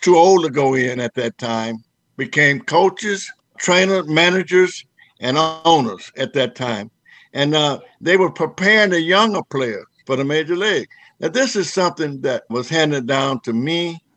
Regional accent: Arkansas, United States; I'm from Arkansas, a little town in Arkansas.

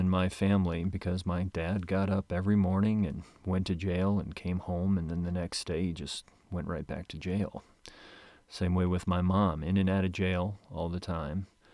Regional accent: Moline, Illinois, United States; Well, grew up in Moline, Illinois.

